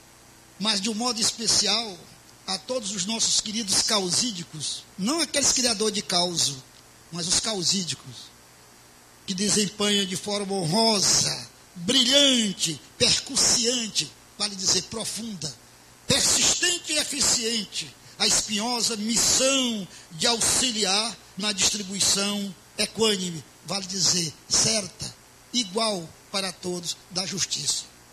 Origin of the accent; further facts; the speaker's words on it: Fortaleza, Ceará, Brazil; born there; não nasci de uma pedra, biologicamente, nasci de um pai, lá em Fortaleza